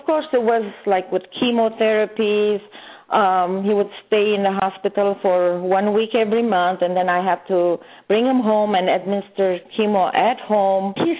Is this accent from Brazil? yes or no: no; California, United States; also born or lived in Baghdad; I come from an Armenian descent. I was born in Baghdad, but grew up here in California all my life.